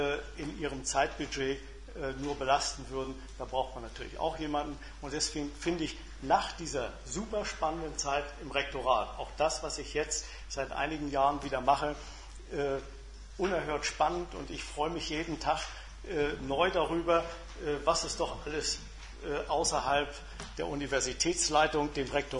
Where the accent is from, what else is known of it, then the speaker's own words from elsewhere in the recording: Schwerin, Mecklenburg-Vorpommern, Germany; Ich stamme also aus Schwerin